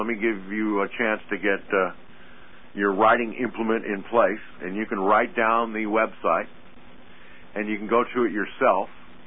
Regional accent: California, United States; Not the Steve that I grew up with in California.

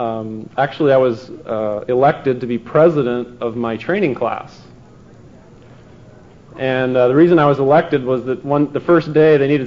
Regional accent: San Jose, California, United States; And I was born and raised in San Jose

